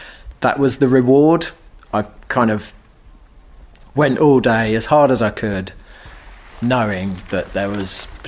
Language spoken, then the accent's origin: English; England, United Kingdom; accent: English; being English and having a very English accent wouldn't go down that well